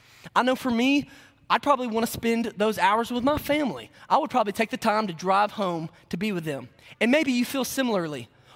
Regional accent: Mount Juliet, Tennessee, United States; I am from Mount Juliet, Tennessee.

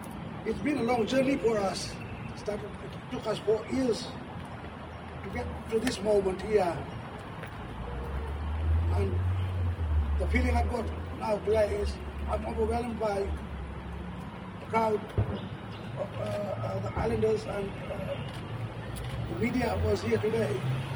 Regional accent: Saibai, Queensland, Australia; I'm from Saibai.

